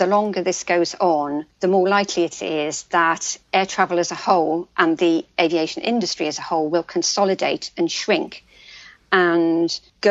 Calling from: London, United Kingdom; Well, at the moment, and I'm speaking from London, there are no flights in and out of Italy at present.

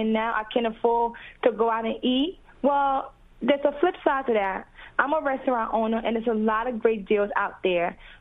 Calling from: Irvington, New York, United States; and I'm from Irvington.

